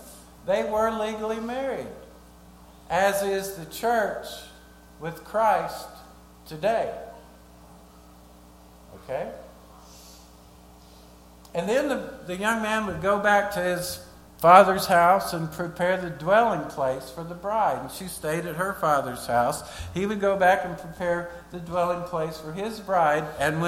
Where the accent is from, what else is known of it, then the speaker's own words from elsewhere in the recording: Fort Smith, Arkansas, United States; also born or lived in Little Rock; I grew up in Fort Smith, but ended up in Little Rock after I got out of service